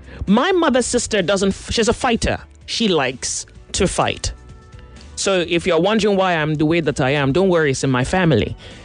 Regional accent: Surulere, Lagos, Nigeria; you know, I grew up in Surulere, so I used to see them calabash.

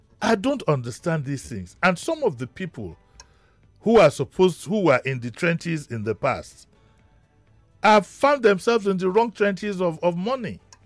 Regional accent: Yaba, Lagos, Nigeria; When I was growing up in Yaba, you had everybody, you know, from the east, from the north

